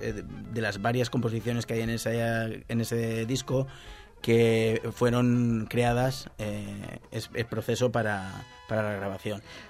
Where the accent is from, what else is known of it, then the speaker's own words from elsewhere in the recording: Valencian Community, Spain; como buen valenciano, pues quería venir a mi casa, ¿no?